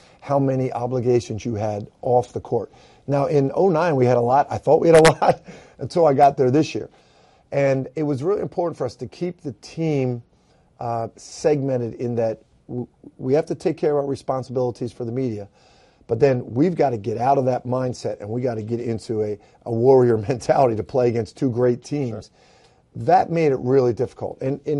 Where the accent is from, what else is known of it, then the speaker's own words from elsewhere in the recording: Philadelphia, Pennsylvania, United States; I grew up in Philly, sure.